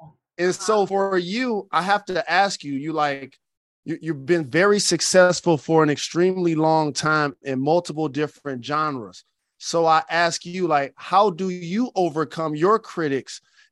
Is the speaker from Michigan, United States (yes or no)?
yes; Detroit, Michigan, United States; so much pride in the fact that the historic comedy of Martin, which you were featured on, represented my hometown of Detroit.